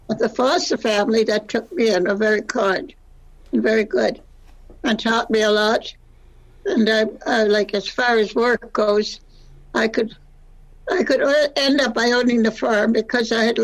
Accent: Sydney, Nova Scotia, Canada; born there; I was born in Sydney, Nova Scotia.

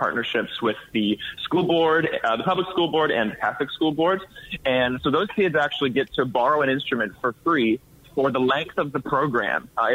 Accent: Sarnia, Ontario, Canada; Yeah, I was on the street team. Back in my hometown. It was a great summer gig, actually.

